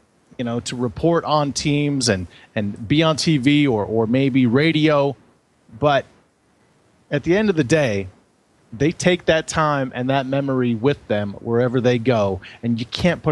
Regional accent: Pacific Northwest, United States; Sean and I both watched you as we were growing up in the Pacific Northwest

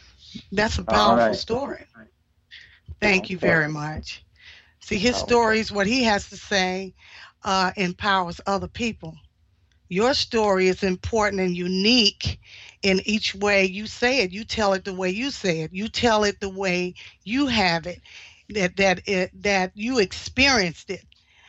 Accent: Chicago, Illinois, United States; I'm from Chicago.

